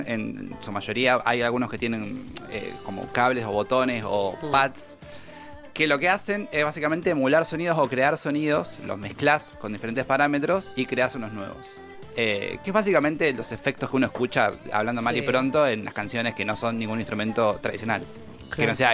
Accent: Claypole, Buenos Aires Province, Argentina; moved away as an adult; ahora vivo acá. Soy de Claypole, conurbano. Beso a Claypole, Almirante Brown. Pero bueno, ya estoy acá desde 2010.

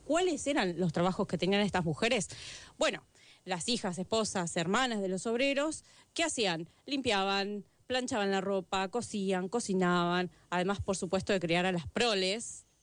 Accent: Tucumán, Argentina; Sí, soy tucumana.

